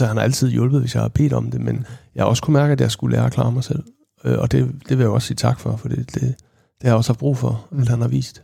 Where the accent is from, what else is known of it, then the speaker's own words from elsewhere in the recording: Them, Central Denmark Region, Denmark; der skal vi lige kigge ud over og lige pege på Ostetårnet i Them, hvor jeg kommer fra.